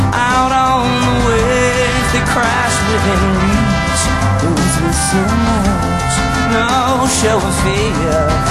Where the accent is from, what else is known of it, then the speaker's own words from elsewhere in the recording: Tucson, Arizona, United States; We're from Tucson, Arizona. It's great to be over here in Austin, Texas.